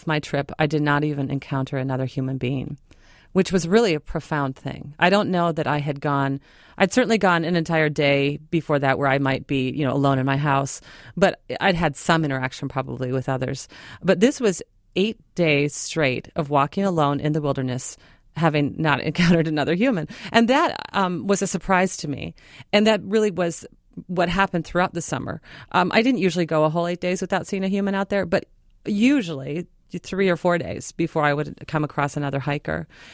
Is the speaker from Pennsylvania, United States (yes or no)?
no; Minnesota, United States; born or raised there